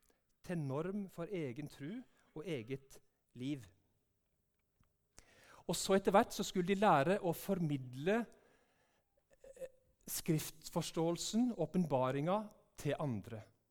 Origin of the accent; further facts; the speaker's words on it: Gjerstad, Agder, Norway; Og jeg kommer ifra Gjerstad